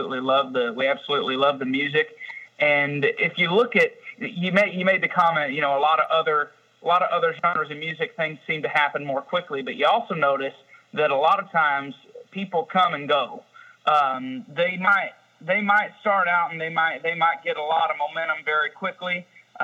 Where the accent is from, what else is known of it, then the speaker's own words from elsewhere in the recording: Michigan, United States; And since we're from Michigan, that's where … became based out of.